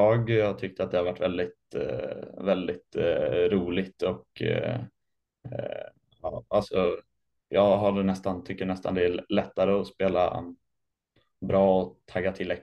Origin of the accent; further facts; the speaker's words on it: Sweden; serveträning på college, skulle jag säga är den stora skillnaden jämfört med hemma i Sverige.